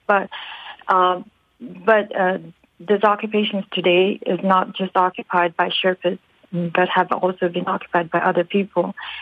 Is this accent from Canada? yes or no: no; Koshi Province, Nepal; now in United States; Hi, I'm actually from the Everest region